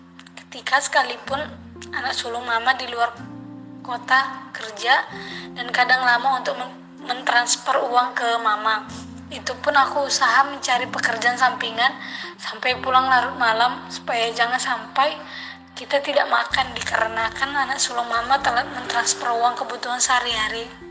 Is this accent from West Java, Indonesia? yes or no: no; Medan, North Sumatra, Indonesia; asal aku dari Medan.